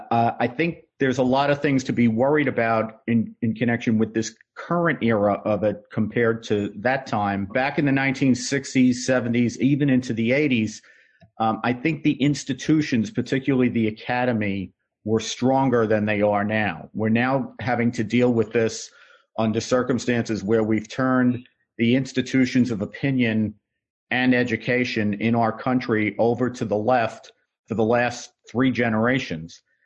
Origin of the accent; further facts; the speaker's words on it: New York City, New York, United States; But I grew up in the Bronx in the 1960s and 70s, high crime.